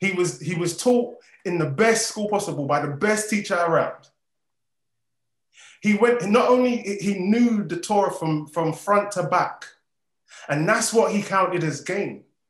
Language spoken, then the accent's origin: English; Nigeria; I mean, in my family, I'm Nigerian.